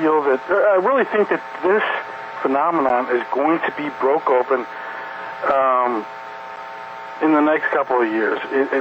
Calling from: Iowa, United States

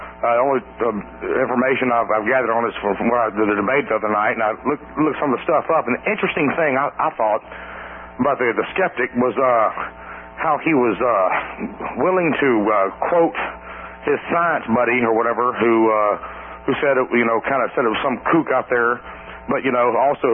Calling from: Atlanta, Georgia, United States; … in Atlanta.

